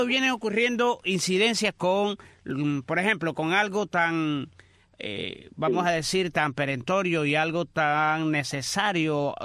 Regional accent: San Germán, Holguín, Cuba; Me toca bastante porque soy holguinero de San Germán

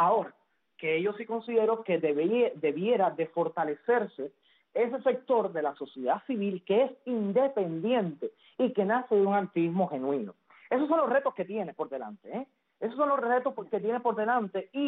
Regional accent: Cuba; como comunidad cubana

